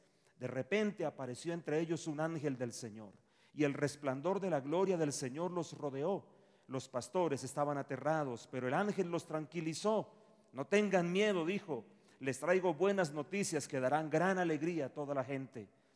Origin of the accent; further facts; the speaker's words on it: Colombia; gracias por permitirnos a nosotros como colombianos bendecir esa bella tierra